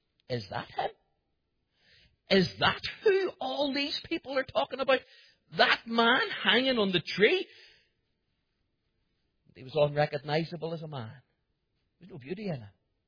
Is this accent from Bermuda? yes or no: no; Cookstown, Northern Ireland, United Kingdom; because I grew up in Cookstown Gospel Hall, I use the King James Version.